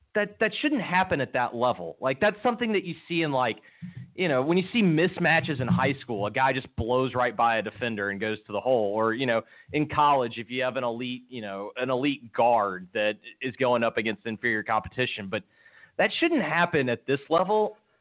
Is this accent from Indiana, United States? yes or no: no; Memphis, Tennessee, United States; I was born and raised in Memphis